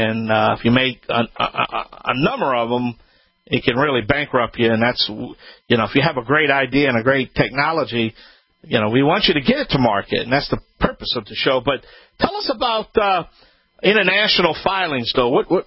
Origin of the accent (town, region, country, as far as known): Louisiana, United States